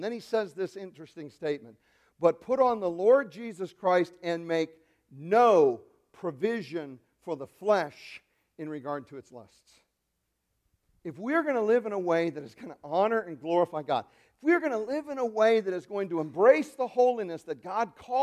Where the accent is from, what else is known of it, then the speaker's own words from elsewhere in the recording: England, United Kingdom; I put a dash in between because I'm an English guy and that just didn't look right.